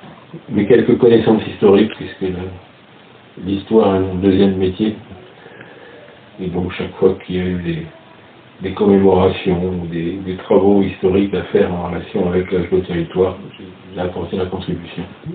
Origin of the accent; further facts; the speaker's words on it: Draguignan, Provence-Alpes-Côte d'Azur, France; born there; Mais je peux préciser que je suis né à Draguignan.